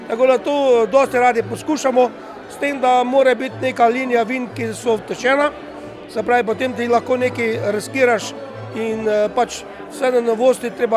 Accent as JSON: {"language": "Slovenian", "region": "Southeast Slovenia", "country": "Slovenia", "said": "Sigurno sem ponosen na to, da sem Belokranjec"}